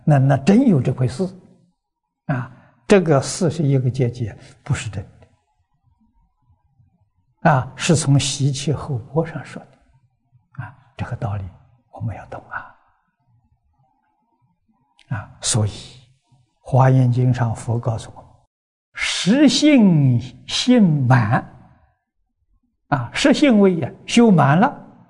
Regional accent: China; 那我们中国人一定是什么？保持身心

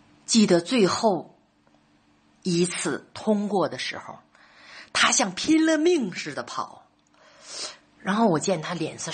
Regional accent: Northeast China, China; 像我们东北人说的是个软柿子好捏

